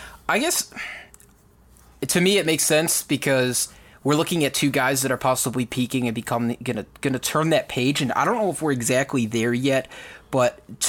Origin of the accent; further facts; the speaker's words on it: Chicago, Illinois, United States; I might have a little bit biased because I'm from Chicago